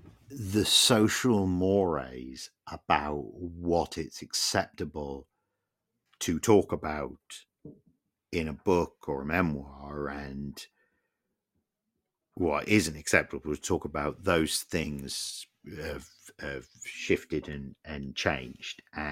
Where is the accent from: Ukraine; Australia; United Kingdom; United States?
United Kingdom; And I guess as a British motor racing fan, I had encountered some of this side of Ferrari before